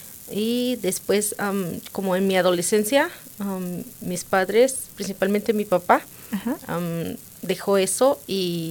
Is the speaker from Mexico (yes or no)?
yes; Saravia, Guanajuato, Mexico; Yo soy de México, soy de una comunidad pequeña llamada Saravia, del estado de Guanajuato.